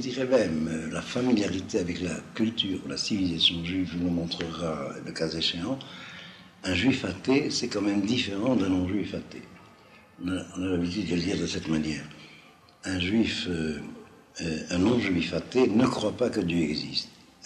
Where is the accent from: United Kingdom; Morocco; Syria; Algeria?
Algeria; first language Judeo-Arabic; French is a second language; moi je parle français, et encore parce que je suis algérien d'origine, ma langue maternelle c'était le judéo-arabe, et ma langue de culture a été le français